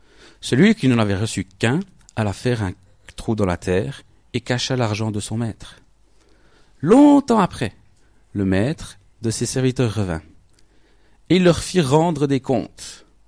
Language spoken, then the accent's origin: French; Biel/Bienne, Bern, Switzerland; je viens de Bienne.